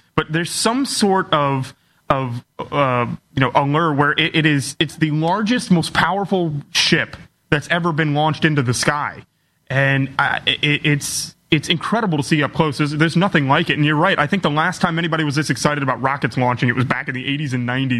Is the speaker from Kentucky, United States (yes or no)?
yes; Kentucky, United States; we had a governor, or still do have a governor in my home state of Kentucky